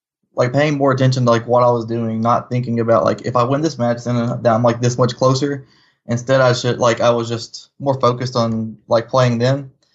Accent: Hopkinsville, Kentucky, United States; also born or lived in Hazard, Kentucky; I'm actually born in Hazard, Kentucky, and most of my life I spent in Hopkinsville, Kentucky.

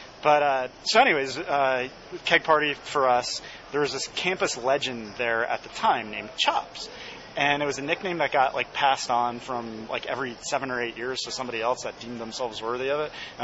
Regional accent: Atlanta, Georgia, United States; born there; I was born in Atlanta as well.

